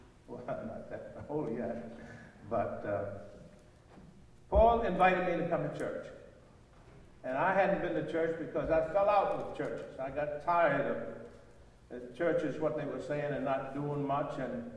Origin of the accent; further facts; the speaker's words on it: Birmingham, Alabama, United States; how I grew up in Birmingham, and how I was affected by racism and hate